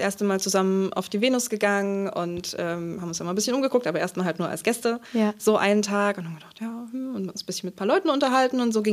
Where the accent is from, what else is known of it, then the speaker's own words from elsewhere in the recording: Saxony, Germany; also born or lived in Leipzig; now in Berlin, Germany; Aus dem Erzgebirge.